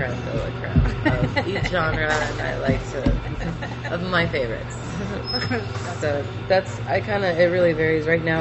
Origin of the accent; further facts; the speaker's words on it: Olympia, Washington, United States; also born or lived in Seattle / Lacey; I was born in Seattle, moved to Lacey when I was like third grade, and then moved to Olympia like at the beginning of high school.